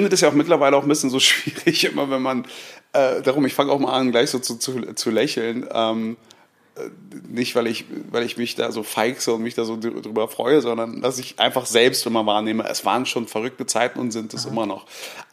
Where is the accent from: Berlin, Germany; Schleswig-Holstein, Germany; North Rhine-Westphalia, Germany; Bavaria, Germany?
Berlin, Germany; Also ich komme aus West-Berlin